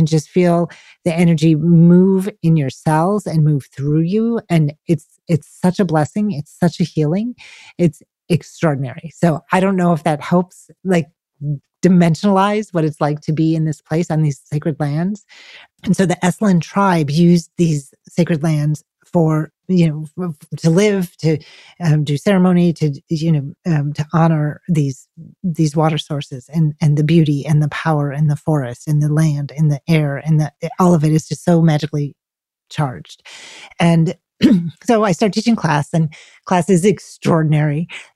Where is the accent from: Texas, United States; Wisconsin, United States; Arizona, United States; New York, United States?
Wisconsin, United States; But, you know, I grew up in Wisconsin around forest all the time.